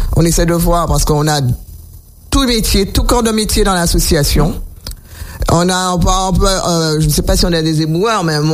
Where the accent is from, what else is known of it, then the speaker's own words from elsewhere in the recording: Sainte-Rose, Guadeloupe; Puisque nous sommes des Sainte-Rosiens, comme ils viennent dire, que nous sommes un peuple, je dis un peuple, parce que Sainte-Rose, c'est la plus grande commune de la Guadeloupe, hein.